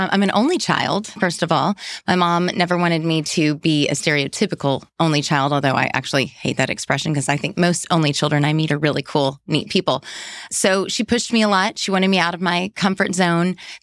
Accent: the South, United States; I am from the South, after all, and even though I haven't lived in the South in a lot of years, I still bring color everywhere I go

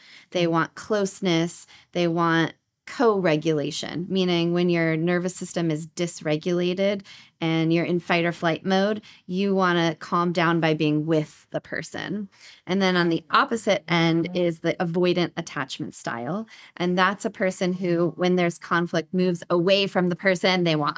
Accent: Los Angeles, California, United States; also born or lived in New Jersey; So I was born and raised in Los Angeles. I lived in New Jersey for 10 years and went to school, and then I recently came back.

